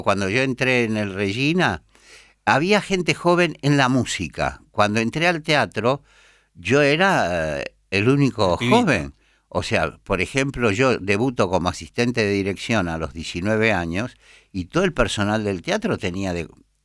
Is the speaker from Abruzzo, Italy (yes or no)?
no; Lazio, Italy; Nací en la costa de Ulises, en la Odisea. O sea, mi pueblo era parte de la Odisea. Tres pueblos más allá está Circeo, que es Circe